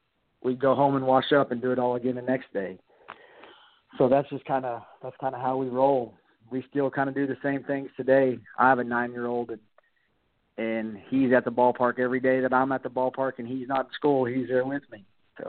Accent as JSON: {"language": "English", "town": "Stroud", "region": "Oklahoma", "country": "United States", "tie": "born or raised there", "said": "Well, I grew up in Stroud, Oklahoma. My dad coached baseball there from like 1975 to 1995, and he coached a bunch of good players."}